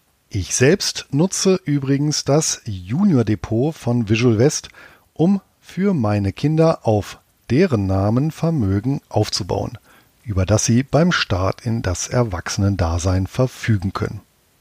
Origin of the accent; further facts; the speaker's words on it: Bonn, North Rhine-Westphalia, Germany; meiner alten Heimatstadt in diesem Jahr seinen 250. Geburtstag. Als der Wegbereiter der Romantik in Bonn geboren wurde